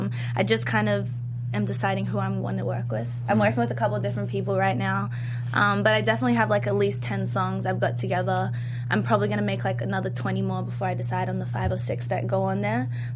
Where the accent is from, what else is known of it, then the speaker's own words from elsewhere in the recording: Brisbane, Queensland, Australia; also born or lived in Melbourne; now in Los Angeles, United States; I mean, where I grew up in Brisbane, I didn't get much love, but last year I lived in Melbourne, Australia.